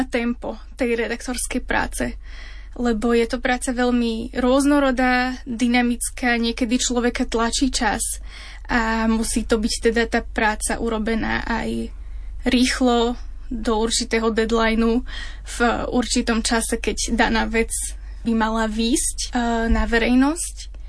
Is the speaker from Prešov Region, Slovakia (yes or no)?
no; Bratislava, Bratislava Region, Slovakia; Tak pochádzam z Bratislavy. Tam som aj študovala bakalára aj magistra v odbore prekladateľstvo a tlmočníctvo.